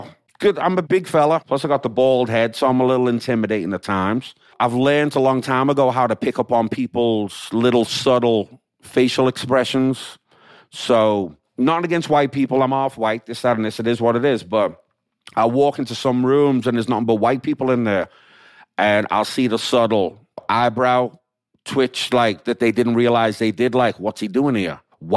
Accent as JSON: {"language": "English", "town": "Liverpool", "region": "North West England", "country": "United Kingdom", "said": "excuse me, where are you from? You have an accent. And I go, oh, I'm from Liverpool."}